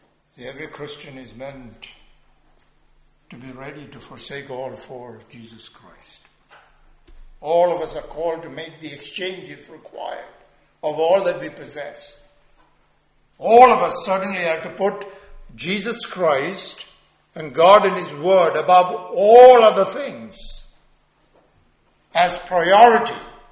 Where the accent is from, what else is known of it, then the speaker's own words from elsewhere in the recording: India; When I was growing up in India